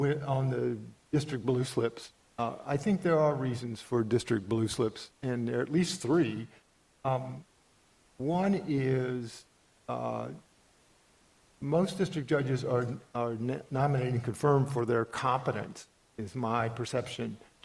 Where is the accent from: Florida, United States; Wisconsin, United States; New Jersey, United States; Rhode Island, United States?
Rhode Island, United States; I don't want in my home state, Rhode Island, somebody from the West Coast